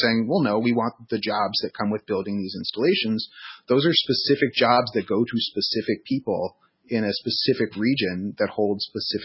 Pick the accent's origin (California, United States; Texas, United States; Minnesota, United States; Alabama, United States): California, United States; I grew up in California during the Enron crisis.